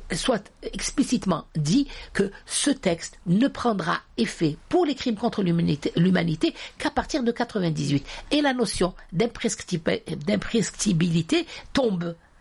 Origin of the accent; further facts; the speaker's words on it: Algeria; moi je suis une Algérienne, je suis victime selon le droit